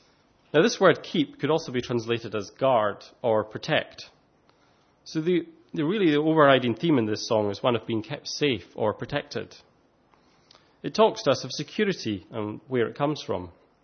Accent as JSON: {"language": "English", "region": "Scotland", "country": "United Kingdom", "accent": "Scottish", "said": "I've been told sometimes that I'm difficult to understand because of my thick Scottish accent."}